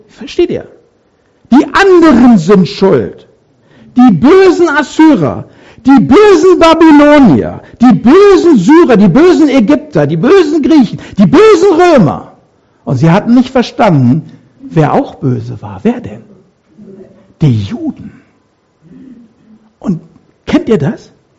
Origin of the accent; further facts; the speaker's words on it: North Rhine-Westphalia, Germany; Bei uns im Ruhrpott waren die Briten. Da habe ich als Kind und Jugendlicher immer die britischen Panzer- und Soldatenkolonnen gesehen. Wir hatten da eine richtige, da war eine Kaserne bei uns in der Nähe.